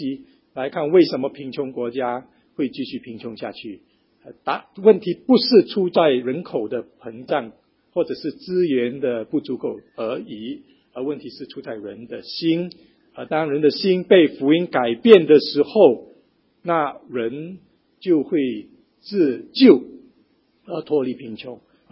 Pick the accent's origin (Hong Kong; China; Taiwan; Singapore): Singapore; 你说我们新加坡人常常这样子讲